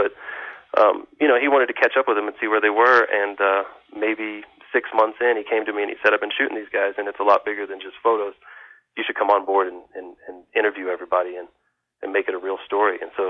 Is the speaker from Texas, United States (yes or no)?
yes; Galveston, Texas, United States; He's from north of Houston, and I'm from Galveston, and so we grew up with this music.